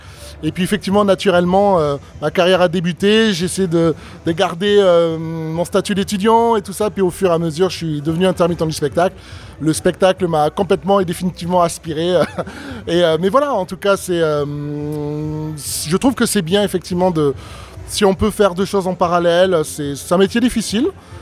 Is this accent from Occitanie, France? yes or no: yes; Albi, Occitanie, France; ici à Albi, au Carré Public. Et voilà, ça va être super, super cool de revenir un peu dans ma ville natale.